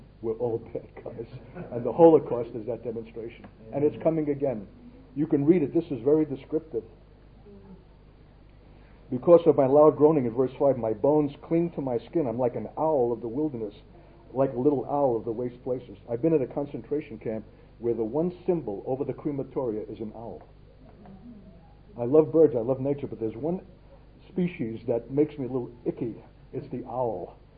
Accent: Brooklyn, New York, United States; born there

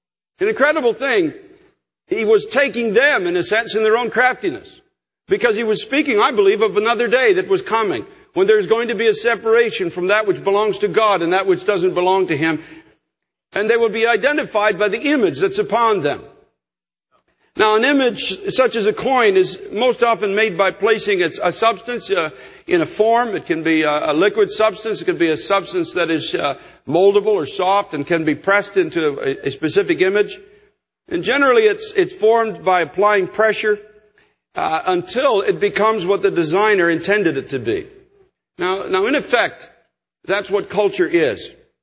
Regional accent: Canada; accent: Canadian; I have certain things in the way that I speak that identify me as Canadian.

